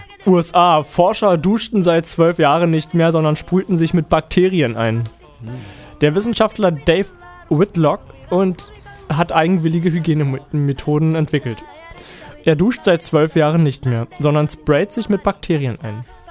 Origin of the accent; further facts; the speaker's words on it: Brandenburg, Germany; wir müssen fairerweise anmerken, dass wir gar keine Berliner sind. Wir kommen nämlich aus Brandenburg